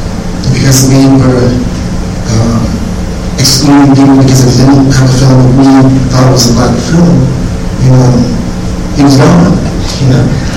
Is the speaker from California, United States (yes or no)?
yes; Los Angeles, California, United States; when I grew up in Los Angeles, there was a sort of southern sort of atmosphere.